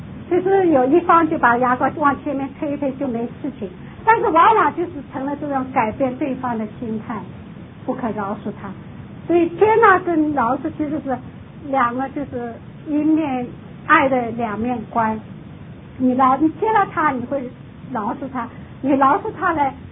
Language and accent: Chinese; South China, China; 我是南方人，就是比较讲究吃